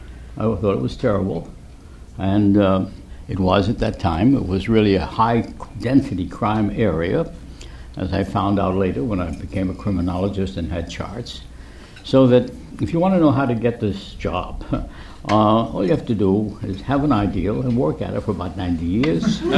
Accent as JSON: {"language": "English", "town": "New York City", "region": "New York", "country": "United States", "tie": "born or raised there", "said": "Yes, absolutely. That's my earliest memories. It's right here around the corner."}